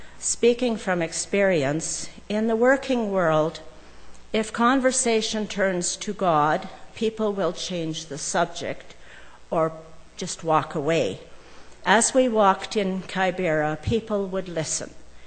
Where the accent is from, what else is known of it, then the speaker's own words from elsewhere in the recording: Canada; told them I was from Canada and I was there with a mission team